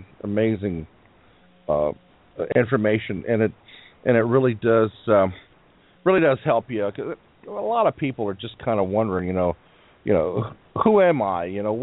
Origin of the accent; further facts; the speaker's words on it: California, United States; And you know, growing up in California back in the '60s, it was a great place.